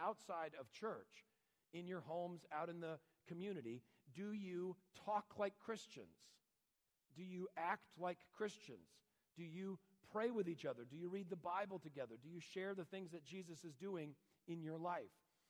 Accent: Connecticut, United States; born there; I was born in Connecticut.

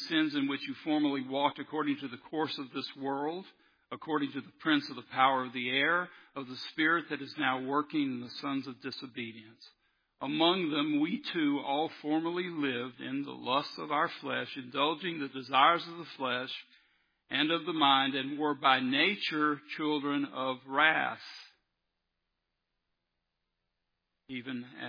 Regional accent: Robertsdale, Alabama, United States; I grew up in Robertsdale.

